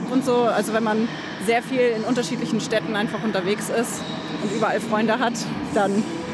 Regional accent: Hamburg, Germany; Also ich bin Hamburgerin, da bin ich so viel unterwegs

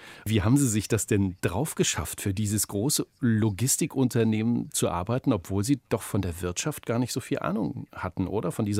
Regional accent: East Germany, Germany; Ich bin in der DDR groß geworden.

